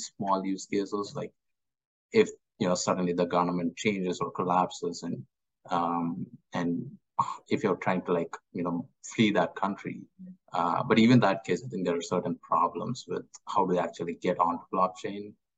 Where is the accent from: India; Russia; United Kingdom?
India; now in United States; I grew up in India and I moved to the US and I do a USD to rupee conversion all the time.